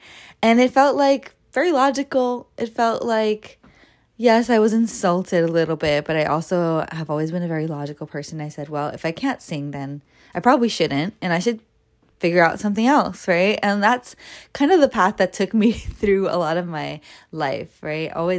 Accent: Bronx, New York, United States; Like, I grew up in the Bronx. My father had a sharp tongue.

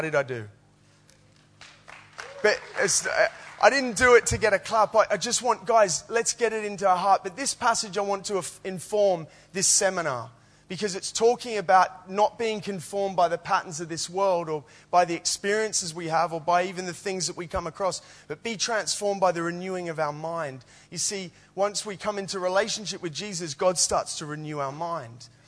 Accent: Australia; moved away as an adult; if you noticed a little twang in my accent, I'm from Australia. And I came here when I was 18 to pursue a football career.

